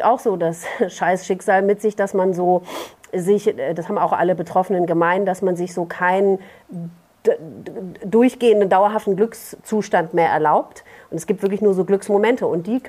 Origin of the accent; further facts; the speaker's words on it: Münster, North Rhine-Westphalia, Germany; born there; ich komme ja gebürtig aus Münster